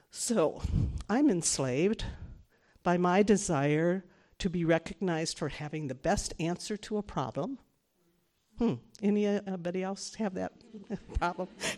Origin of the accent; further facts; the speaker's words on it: Madison, Wisconsin, United States; my hometown, Madison. I grew up not a mile from here, so I understand what that means too.